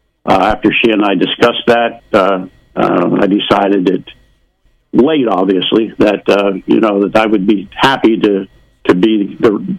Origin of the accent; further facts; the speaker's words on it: Mill Hall, Pennsylvania, United States; I was born and raised in Mill Hall, Pennsylvania. My dad was a union steel worker. My mom was a homemaker.